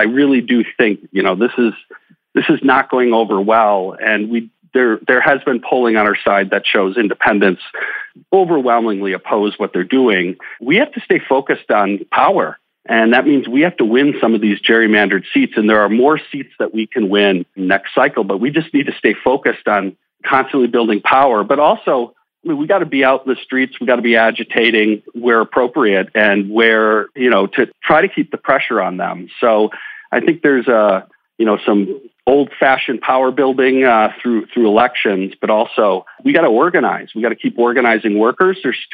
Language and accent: English; Wauwatosa, Wisconsin, United States; The city of Wauwatosa, when I grew up in Wauwatosa, it was a ruby red Republican town.